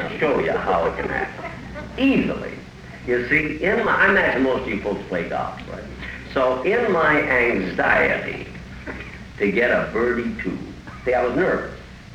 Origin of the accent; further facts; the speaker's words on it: Waukegan, Illinois, United States; Oh, I'm liking to be here because it's close to my hometown, Waukegan. And I go there a lot.